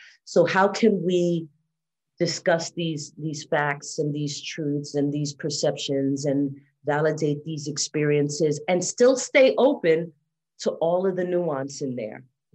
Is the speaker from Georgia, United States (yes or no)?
no; New York, United States; first language English; I'm a New Yorican. English is my first language. I look more Black.